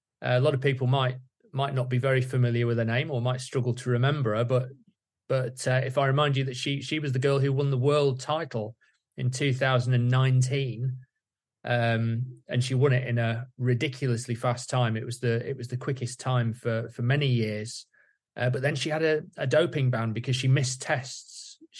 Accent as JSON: {"language": "English", "country": "United Kingdom", "said": "Being a Brit, you know, I'll be hoping"}